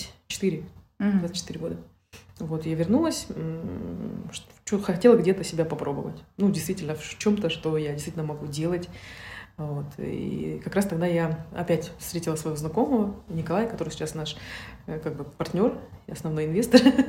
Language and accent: Russian; Issyk-Kul Region, Kyrgyzstan; also born or lived in Almaty; Я вообще родом с Кыргызстана, Иссык-Куль. Там есть село, казахское село, откуда мы и родом.